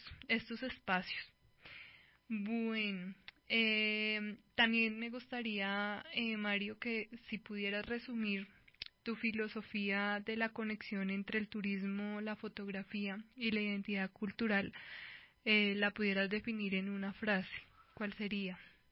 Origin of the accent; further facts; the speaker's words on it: Colombia; para el legado de lo que somos nosotros los colombianos es importante conservarlas